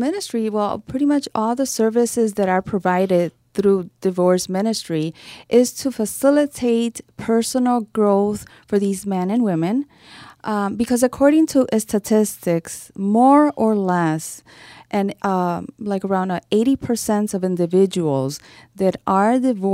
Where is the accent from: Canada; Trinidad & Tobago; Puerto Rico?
Puerto Rico; now in Chicago, United States; Well, I'm from Puerto Rico. I moved to Chicago a little over 20 years ago.